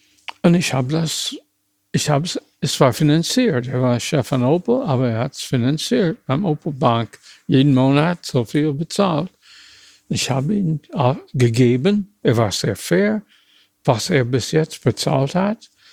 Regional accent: United States; German is a second language; Ich komme aus den USA.

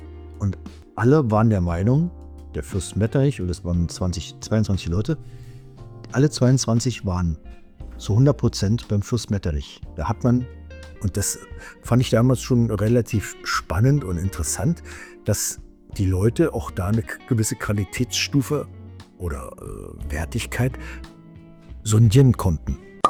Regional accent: Berlin, Germany; Also ich bin ja ein Berliner, der das Rheingauer Rieslingblut in der Seele hat

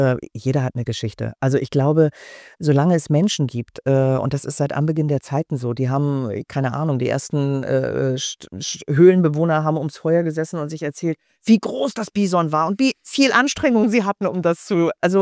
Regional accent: Schwerin, Mecklenburg-Vorpommern, Germany; born there; weil ich bin gebürtige Schwerinerin

